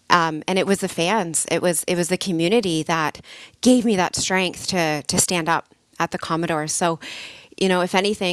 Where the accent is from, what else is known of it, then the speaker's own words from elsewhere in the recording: Ontario, Canada; And even though I'm from Ontario and all my family's there, I, you know, really established some deep roots here.